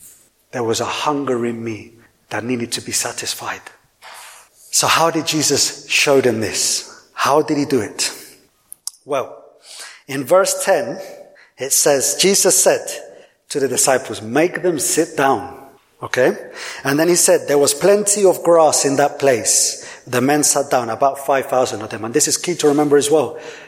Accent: Colombia; now in United Kingdom; And we're from Colombia. We went to Colombia, so part of Colombia is in the Caribbean

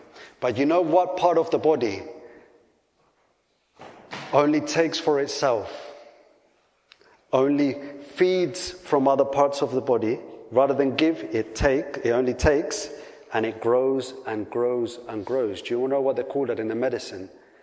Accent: Colombia; now in United Kingdom; And I'm from Colombia, and I come to the UK.

